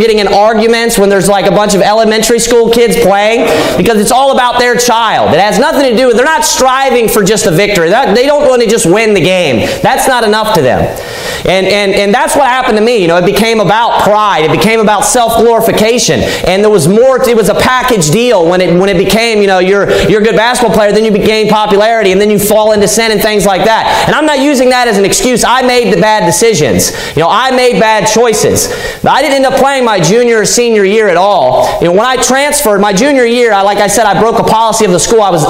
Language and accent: English; Kentucky, United States; I'm from Northern Kentucky. I'm from like Greater Cincinnati area.